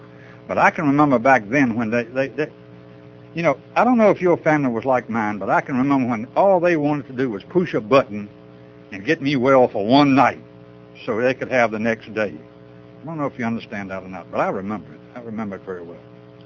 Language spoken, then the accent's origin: English; North Carolina, United States; I was raised in Eastern North Carolina